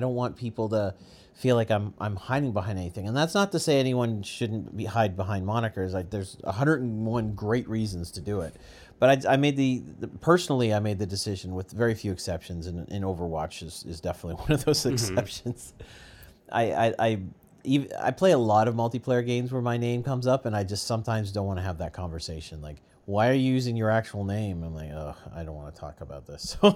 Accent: Canada; Maybe I'm a Canadian and I'm immune to haters.

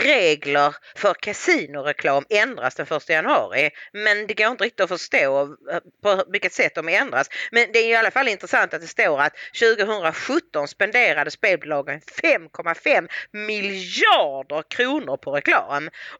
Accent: Bjärred, Skåne, Sweden; Men jag är då inte välkommen i Bjärre där jag växte upp?

